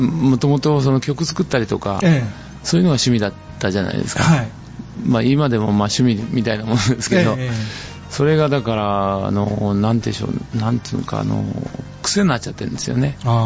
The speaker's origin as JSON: {"language": "Japanese", "region": "Miyazaki", "country": "Japan", "tie": "born or raised there", "said": "去年から地元の宮崎で、"}